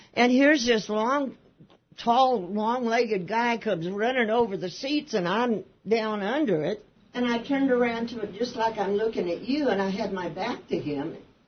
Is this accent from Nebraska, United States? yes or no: yes; Martell, Nebraska, United States; also born or lived in Lincoln; I'm from Lincoln, Nebraska. I graduated from Lincoln High. I was raised in a little town called Martell, Nebraska. But it was so small, the city park was one tree.